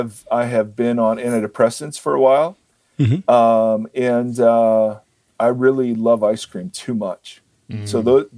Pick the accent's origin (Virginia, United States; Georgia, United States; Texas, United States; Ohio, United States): Ohio, United States; Yeah, I grew up in Ohio, sorry, Christy, and married a woman from Michigan